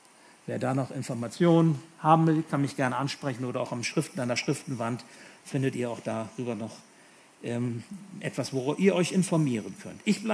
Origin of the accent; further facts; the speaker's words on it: Hemelingen, Bremen, Germany; born there; Ich bin in Hemeling geboren. Hemeling ist genau daneben.